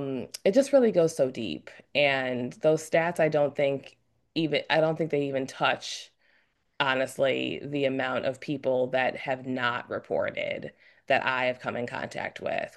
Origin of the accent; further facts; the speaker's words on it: Chicago, Illinois, United States; But first of all, being a Chicagoan, and hearing the story growing up